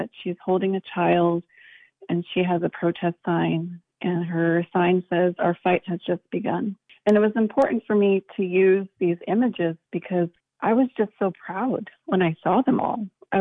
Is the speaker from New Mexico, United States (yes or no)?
yes; Farmington, New Mexico, United States; If I knew that growing up as a young Navajo person in Farmington or near Farmington, I just think I would have just had